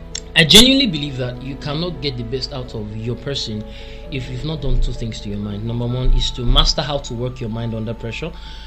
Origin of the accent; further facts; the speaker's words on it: Nigeria; resilience is something that, not just even as a Nigerian, I feel like